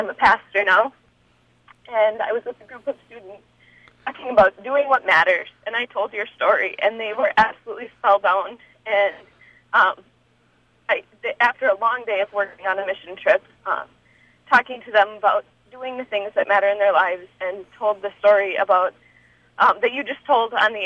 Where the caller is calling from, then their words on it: Waunakee, Wisconsin, United States; I'm calling from Wanakee, and I just want to call and say that Ms. Bland is my hero.